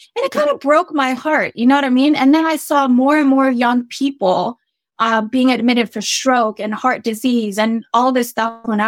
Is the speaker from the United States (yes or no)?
no; Ethiopia; I am originally from East Africa, Ethiopia.